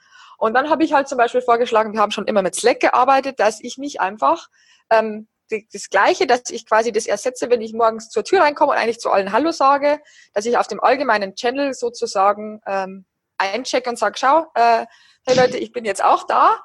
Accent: Bavaria, Germany; now in Berlin, Germany; Ich komme ursprünglich aus Bayern und lebe jetzt seit über 5 Jahren, fast 6 Jahren in Berlin.

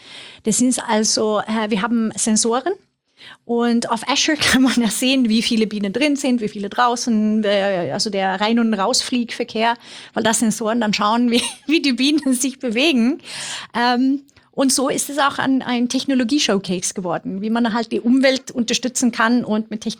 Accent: Sweden; German is a second language; Wir waren in Schweden, ich komme aus Schweden, wer sich wundert über meinen Akzent.

